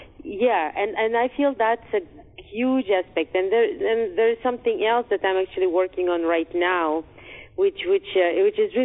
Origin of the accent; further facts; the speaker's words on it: Russia; English is a second language; I come from Russia where this is somewhat customary to be in this kind of sisterhood